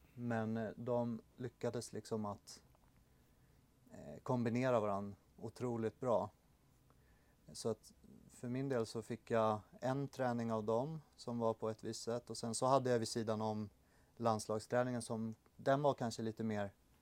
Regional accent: Karlskrona, Blekinge, Sweden; born or raised there; also born or lived in Stockholm

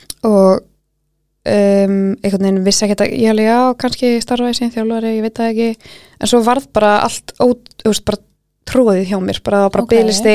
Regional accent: Vestmannaeyjar, Southern Region, Iceland; Jú, ég kem sérst frá Eyjum. Mm-hmm. Ég 28 ára.

